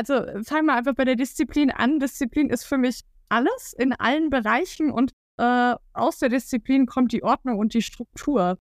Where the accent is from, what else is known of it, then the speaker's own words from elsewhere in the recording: Bavaria, Germany; Ich komme aus der Region von Schweinfurt